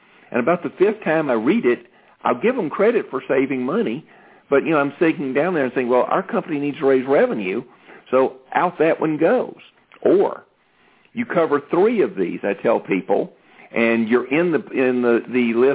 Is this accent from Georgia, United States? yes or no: yes; Atlanta, Georgia, United States; accent: Sun Belt; I think it took 2 days before the Sun Belt came back on my accent. So, yes, I am in Atlanta.